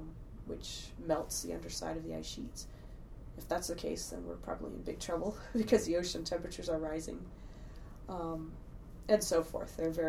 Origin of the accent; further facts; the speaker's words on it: Maine, United States; I'm from Maine, and so I was definitely happy to be able to do graduate work here.